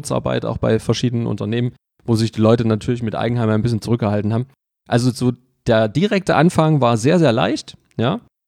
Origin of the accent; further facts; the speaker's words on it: Leipzig, Saxony, Germany; born there; ich bin 42 Jahre alt, gebürtiger Leipziger, im Finanzdienstleistungsbereich, seit ich 19 bin.